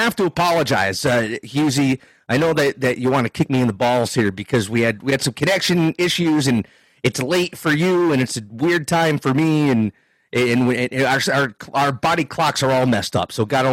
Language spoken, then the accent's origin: English; Providence, Rhode Island, United States; Even though I'm from the Boston area, from Providence, Rhode Island, which is the Boston area